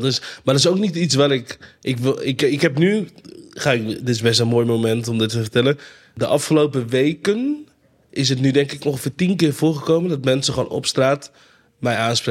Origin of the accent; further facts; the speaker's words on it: Friesland, Netherlands; mijn vader komt uit Ghana, mijn moeder komt uit Nigeria. Ik ben opgegroeid in Friesland.